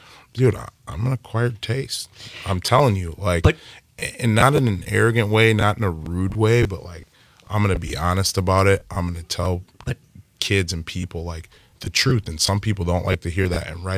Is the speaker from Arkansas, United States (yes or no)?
yes; West Memphis, Arkansas, United States; born there; I was born in Arkansas, okay. Like West Memphis.